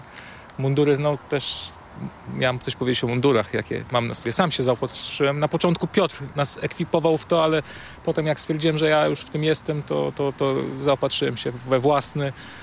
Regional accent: Gdańsk, Pomeranian Voivodeship, Poland; jesteśmy z Gdańska i przyjechaliśmy specjalnie do Warszawy

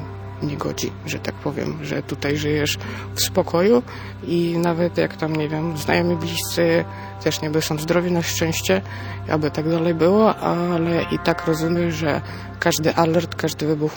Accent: Kyiv, Ukraine; Polish is a second language; moved away as an adult; now in Poland; Ojciec się zgłosił w pierwszym dniu do obrony terytorialnej Kijowa, bo jestem z Kijowa.

